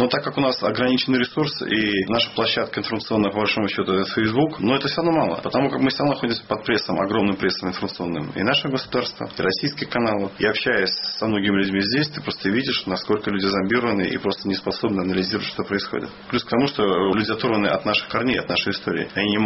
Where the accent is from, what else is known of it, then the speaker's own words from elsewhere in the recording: Belarus; Не имею украинской корней, я белорус по всем своим веткам, насколько я их могу знать